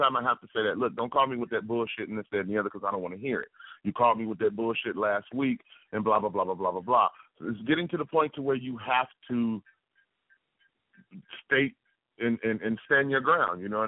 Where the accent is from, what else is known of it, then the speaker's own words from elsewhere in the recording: East Coast, United States; I'm not a West Coast motherfucker. I'm from the East Coast. We are very, very, very aggressive.